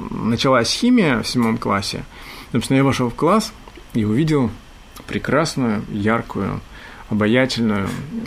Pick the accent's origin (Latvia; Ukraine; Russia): Russia; Vladivostok, Primorsky Krai; я родом из Владивостока, и я здесь, я в Владивостоке родился и вырос.